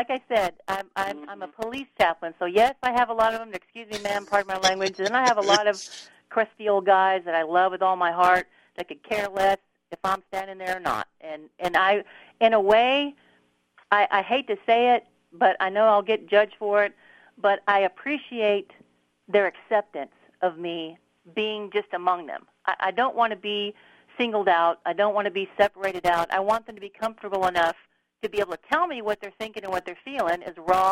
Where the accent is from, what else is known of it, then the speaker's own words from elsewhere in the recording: Texas, United States; I'm from Texas.